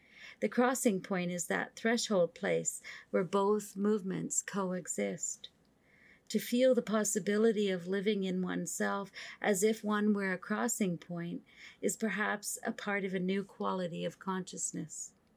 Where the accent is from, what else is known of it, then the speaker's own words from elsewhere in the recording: Edmonton, Alberta, Canada; I am from Edmonton, Alberta, the land of shale and clay.